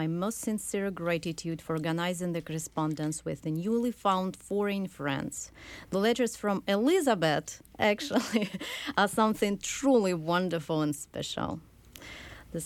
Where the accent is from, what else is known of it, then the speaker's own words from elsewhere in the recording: Novosibirsk, Novosibirsk Oblast, Russia; English is a second language; moved away as an adult; now in Minnesota, United States; I'm originally from Novosibirsk, it's the capital of Siberia, and now I live and work in Minnesota in the very north of the United States. I came here 3 years ago. Now it's 5 years ago already.